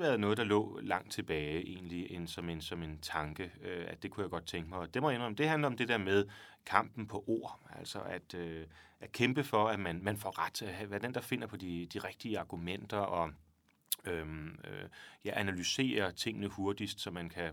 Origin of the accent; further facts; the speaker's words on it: Frederikssund, Capital Region of Denmark, Denmark; Frederikssund. Oppe i den nordvestlige del af Sjælland.